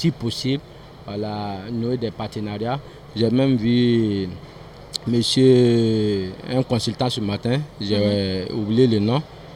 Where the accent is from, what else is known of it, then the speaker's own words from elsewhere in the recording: Burkina Faso; beaucoup de l'engouement chez nous au Burkina Faso.